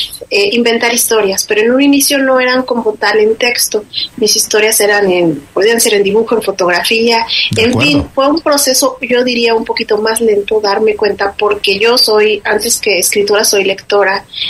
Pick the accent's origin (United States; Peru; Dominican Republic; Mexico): Mexico; Y como cultura, como mexicanos, no tenemos esta cultura de escribir, por ejemplo, un diario, ¿no?